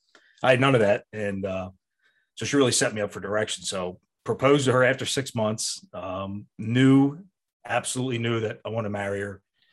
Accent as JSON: {"language": "English", "region": "Pennsylvania", "country": "United States", "tie": "born or raised there", "said": "So my only experience with police were growing up in the town I grew up outside of Philadelphia"}